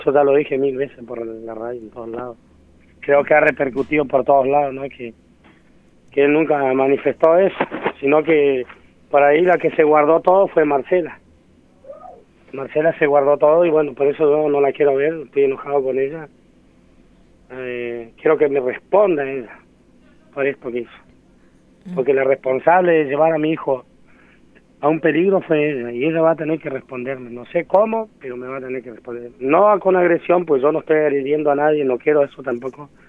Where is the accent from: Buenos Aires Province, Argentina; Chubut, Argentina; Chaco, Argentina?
Chubut, Argentina; Esquel; Nosotros somos de Esquel